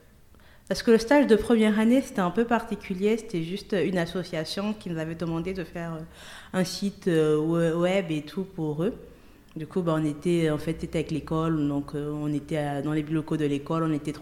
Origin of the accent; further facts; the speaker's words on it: Gabon; also born or lived in Toulouse, France; j'ai 27 ans. Je viens d'abord du Gabon, ensuite j'ai vécu à Toulouse.